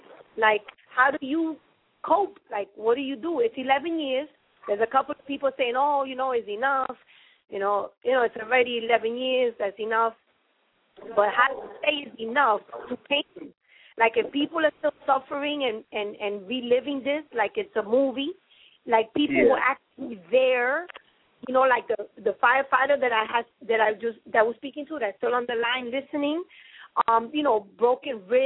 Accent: New York City, New York, United States; It definitely changed my feeling about New York. I'm not going to lie. You know, ever since that happened, I really wanted to get out of New York. And I'm a New Yorker.

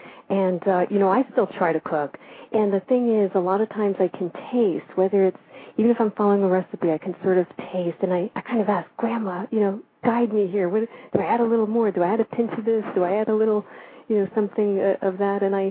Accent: New Jersey, United States; it brings back those memories from my childhood growing up in New Jersey.

